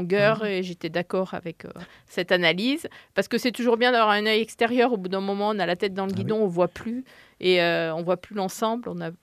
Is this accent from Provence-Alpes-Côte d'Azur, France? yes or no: yes; Toulon, Provence-Alpes-Côte d'Azur, France; also born or lived in Paris; je suis née à Paris, mais je suis restée 4 ans et demi, c'est pas beaucoup. Mais j'ai quand même vécu mon enfance, mon adolescence, les années qui comptent à Toulon. Mes parents sont toujours à Toulon. Donc, on a des attaches fortes avec le Var, en fait.